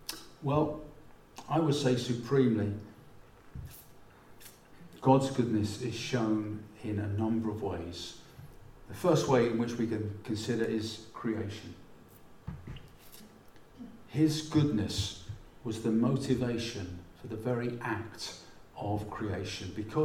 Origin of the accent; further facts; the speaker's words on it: London, United Kingdom; moved away as an adult; I grew up in London, as did Jill. We were born and brought up in South London.